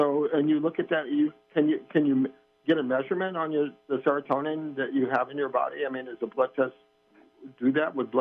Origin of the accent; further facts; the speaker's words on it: Eureka, United States; My question is about, I'm from Eureka.